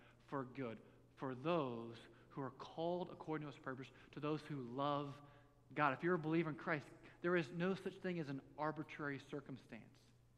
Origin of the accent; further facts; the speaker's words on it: United States; No, I know one language, which means I'm an American is what I'm called.